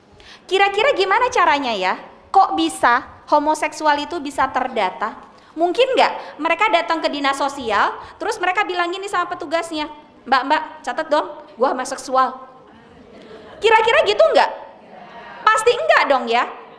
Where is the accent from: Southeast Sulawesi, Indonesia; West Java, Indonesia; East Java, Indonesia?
West Java, Indonesia; Bogor; saya kebetulan dari Bogor ya Bu